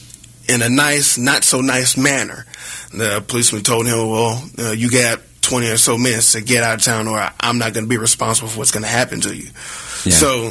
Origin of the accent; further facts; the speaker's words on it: Biloxi, Mississippi, United States; I'm from Biloxi, Mississippi. And after I graduated high school up here and went back to the University of Southern Mississippi for 2 years